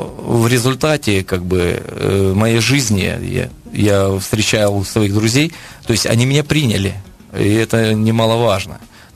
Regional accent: Ukraine; это все произошло в России, в Питере, а я же был украинец

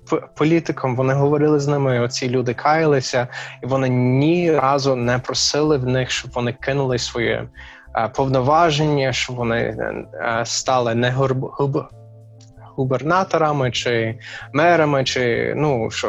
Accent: Texas, United States; Ukrainian is a second language; Як ти сказав, я американець, американці набагато більш як політично активні, ніж, ну, ніж те, що я тут бачив, як пострадянський контекст. Та? Ще є техасець, що ми патріоти із патріотів

